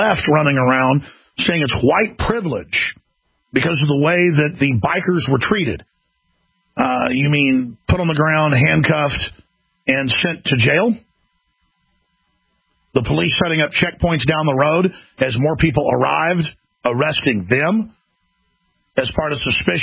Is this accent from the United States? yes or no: yes; Dallas, Texas, United States; And I'm telling you, I grew up in Dallas and saw a lot of this, and it was not fun.